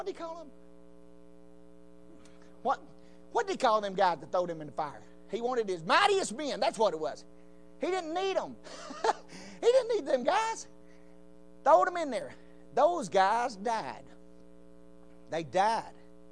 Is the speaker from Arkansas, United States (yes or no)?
yes; Arkansas, United States; I said, "Oh, yeah, I'm from Arkansas."